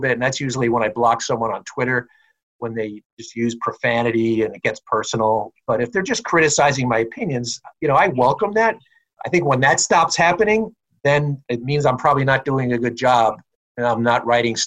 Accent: New York, United States; I was a Jet fan as a kid growing up on Long Island

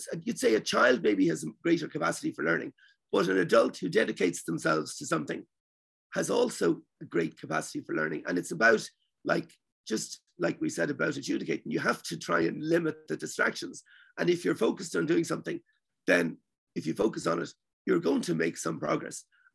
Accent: Ireland; now in United States; growing up in Ireland, we were used to the situation of every 4 years, the Olympics

